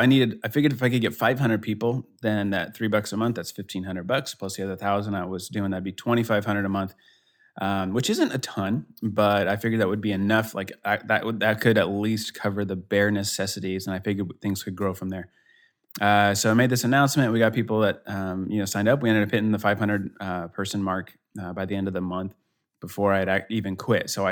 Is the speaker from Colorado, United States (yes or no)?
yes; Denver, Colorado, United States; now in Kansas City, United States; So I'm in Kansas City originally. I'm from Denver, so I'm kind of a Colorado guy at heart.